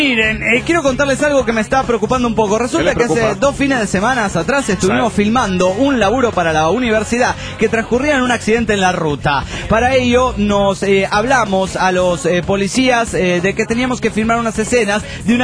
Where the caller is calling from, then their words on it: Ecatepec, State of Mexico, Mexico; Hola, soy de PEM de Catepec, México.